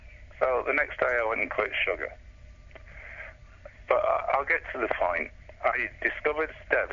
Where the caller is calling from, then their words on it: Vancouver, British Columbia, Canada; I'm calling from Vancouver.